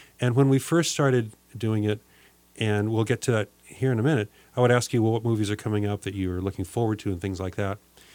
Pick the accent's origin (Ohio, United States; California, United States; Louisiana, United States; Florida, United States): California, United States; So I think anybody who grew up in California, in fact, I will confess a slight, he lived in my hometown for 1 year.